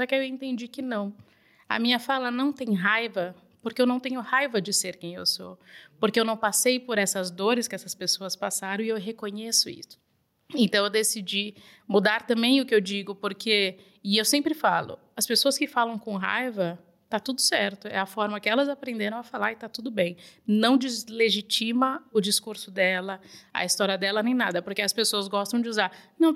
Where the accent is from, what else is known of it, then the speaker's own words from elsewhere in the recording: São Paulo, Brazil; meus pais são gaúchos. Eu e meus irmãos somos nascidos e criados em São Paulo, mas nossos pais são gaúchos. Se conheceram em São Paulo, mas são gaúchos.